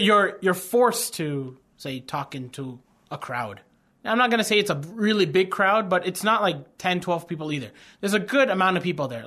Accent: Houston, Texas, United States; from Houston, Texas.

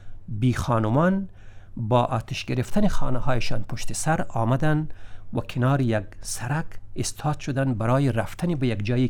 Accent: Afghanistan; به عنوان یک افغان، به عنوان یک شهروند کشوری

